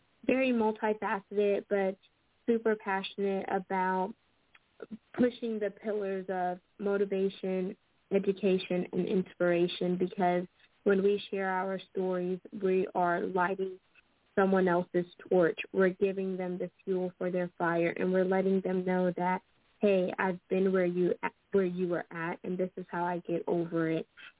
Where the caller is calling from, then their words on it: Texas, United States; I'm calling in from Texas.